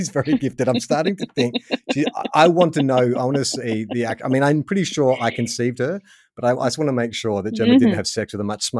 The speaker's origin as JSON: {"language": "English", "town": "Melbourne", "region": "Victoria", "country": "Australia", "said": "I'm an Aussie. I was born in Melbourne,\""}